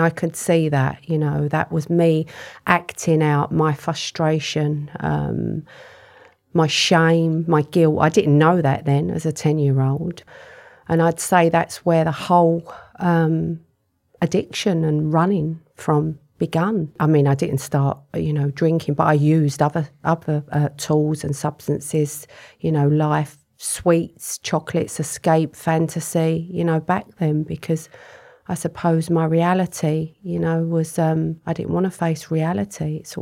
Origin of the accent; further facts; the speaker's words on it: Stratford, London, United Kingdom; I grew up in Stratford, East London.